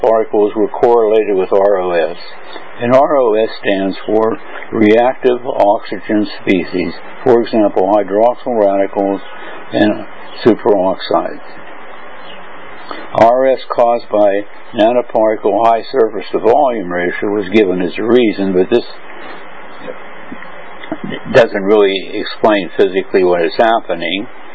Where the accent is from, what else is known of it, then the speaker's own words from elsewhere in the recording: United States; now in Hong Kong/Berlin, Germany; I'm an American living in Hong Kong and Berlin.